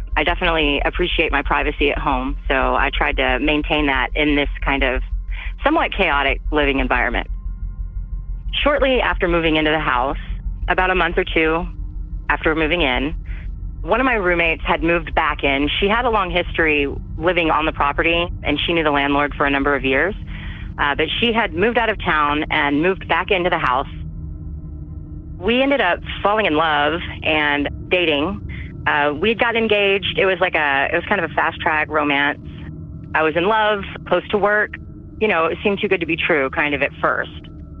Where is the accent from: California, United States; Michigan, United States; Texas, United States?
Texas, United States; Austin; I'm from Austin, Texas. I've lived in Austin since 2006.